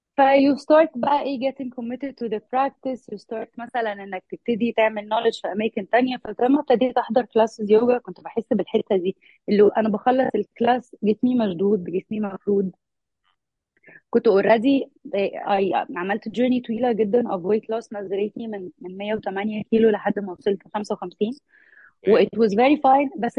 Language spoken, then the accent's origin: Arabic; Alexandria, Alexandria Governorate, Egypt; now in Cairo, Egypt; اول حاجه انا اصلا من اسكندريه، فاي ريلوكيتد وجيت القاهره